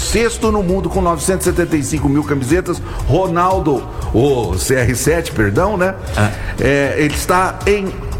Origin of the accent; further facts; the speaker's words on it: Franca, São Paulo, Brazil; Sou de Franca, mas sempre adoro a cidade.